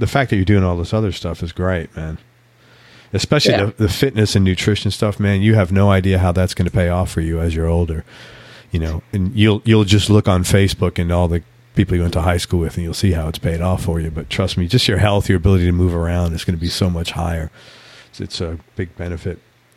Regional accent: New York City, New York, United States; I'm from New York City, so this is not a New York City thing to say

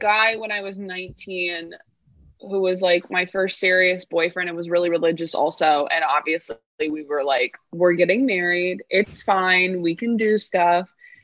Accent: California, United States; born or raised there; also born or lived in Riverside County

